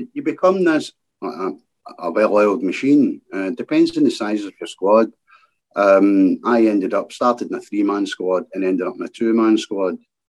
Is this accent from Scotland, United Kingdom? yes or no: yes; Glasgow, Scotland, United Kingdom; I'm a 57-year-old man from Glasgow, the East End of Glasgow. I was born in the East End of Glasgow, and I still stay a couple of miles from where I was born. I was born in 1964, so that makes me 57. I was a Scottish scaffolder.